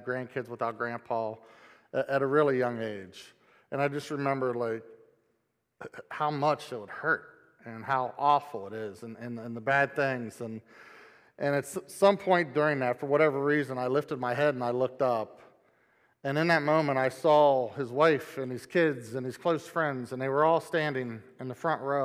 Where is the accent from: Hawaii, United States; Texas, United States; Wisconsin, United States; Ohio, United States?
Ohio, United States; Woodsfield; It was a family from our church that I grew up in Woodsfield.